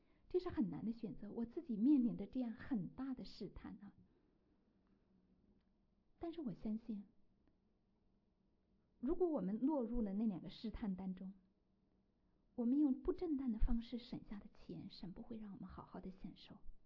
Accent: China; 我们中国人，中国来的人，大陆来的人

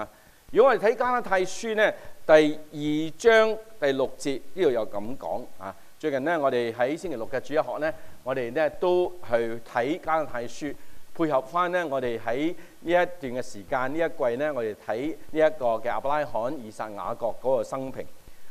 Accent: China; 我们身为中国人，我们都属于外邦人

